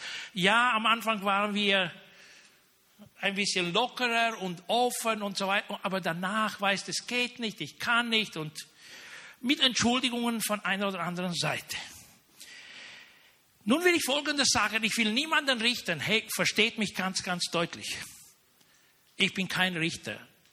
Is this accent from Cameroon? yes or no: no; Romania; ihr wisst ja, ich komme aus Rumänien